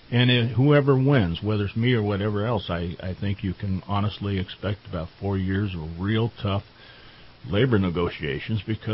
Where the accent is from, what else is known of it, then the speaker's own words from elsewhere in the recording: Reading, Pennsylvania, United States; Well, I was born in Reading. I grew up here. I've been here all my life, except for the time I was in college and in the military.